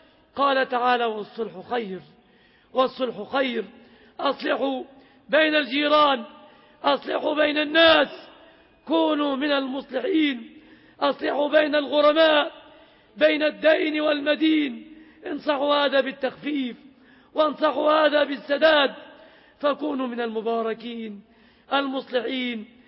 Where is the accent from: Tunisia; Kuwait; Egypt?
Egypt